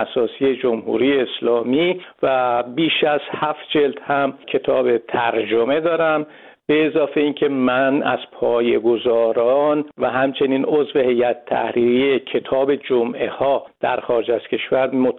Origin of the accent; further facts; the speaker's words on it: Tehran, Tehran Province, Iran; moved away as an adult; also born or lived in Berlin; من متولد تهران هستم. در تهران دبیرستان اسدآویزی رو تموم کردم، بعد رفتم دو سال خدمت سربازی مو کردم، بعد اومدم خارج از کشور.